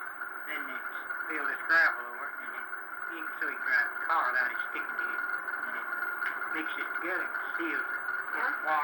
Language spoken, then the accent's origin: English; Texas, United States; born there; I was born on Red Oak Creek.